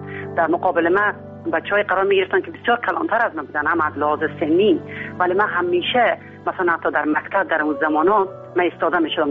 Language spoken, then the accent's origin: Persian; Kabul, Afghanistan; also born or lived in Herat; پدرم معلم بود در افغانستان، هم در زمانهای قدیم در هرات و همچنان در کابل در رسه استقلال خانواده روشن فکری داشتیم، خوشبختانه خانواده فرهنگی داشتیم و ما در همچین فضای بزرگ شدم